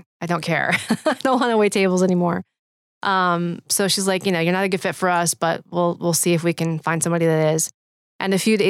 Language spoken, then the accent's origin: English; Detroit, Michigan, United States; I'm originally from the Detroit area and had worked in internal communications there.